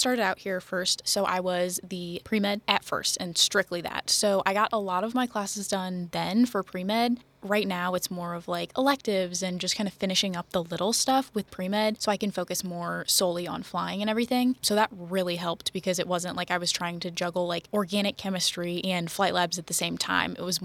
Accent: Red Bud, Illinois, United States; I'm from Redbud, Illinois.

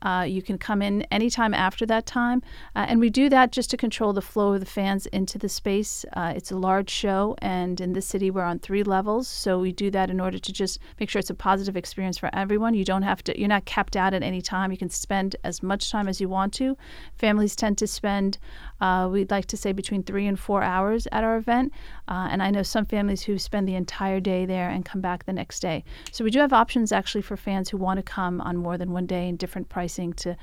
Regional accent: New York, United States; I'm from New York, and let me tell you, you guys are no joke.

